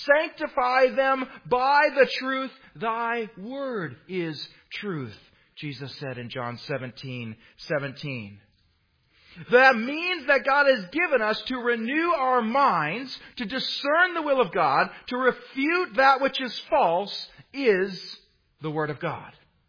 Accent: United States; You know, as an American, I love Memorial Day as we honor and love our veterans.

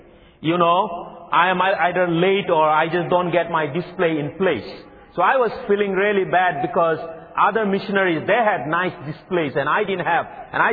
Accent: Silchar, Assam, India; India is that's the northeast part of India, and I am from Silchar.

